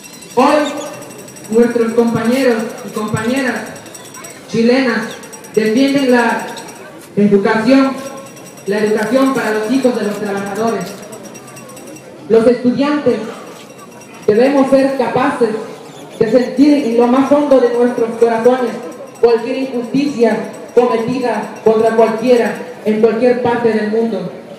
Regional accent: Juchitán, Oaxaca, Mexico; Y termino diciéndole a mi pueblo de Cuchitán y al pueblo de México que nos escucha

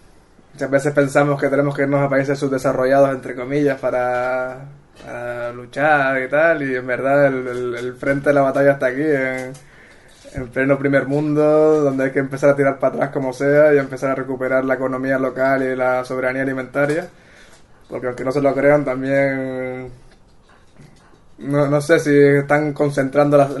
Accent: Canary Islands, Spain; Yo particularmente soy de Canarias y en Canarias solo se cultiva el 15% de lo que se come.

